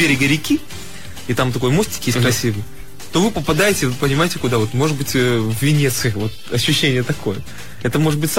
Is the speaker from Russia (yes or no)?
no; Belarus; born there; мне приятно, что я родился в Беларуси, я этим горжусь, так сказать.